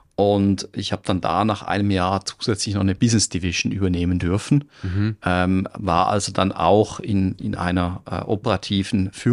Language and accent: German; Switzerland; moved away as an adult; wir sind Schweizer beide